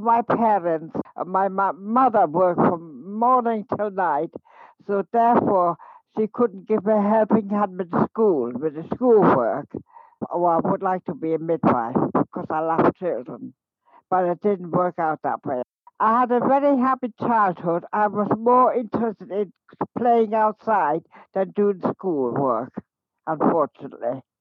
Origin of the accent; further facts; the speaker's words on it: Germany; English is a second language; My hometown was made for England, for English family to live. Even I didn't speak the English, but it was all very good. I learned it with the children, from children, most of it.